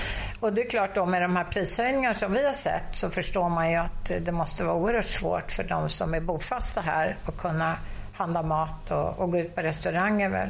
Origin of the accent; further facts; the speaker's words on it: Sweden; när vi säger att vi kommer från Sverige, då blir de väldigt överraskade att vi kan prata lite kroatiska.